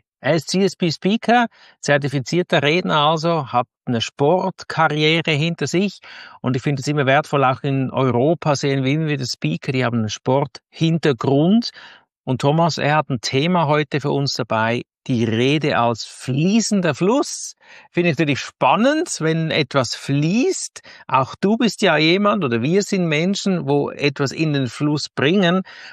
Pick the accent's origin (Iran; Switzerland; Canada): Switzerland; Zurich; Also in meiner Kindheit war ich in Zürich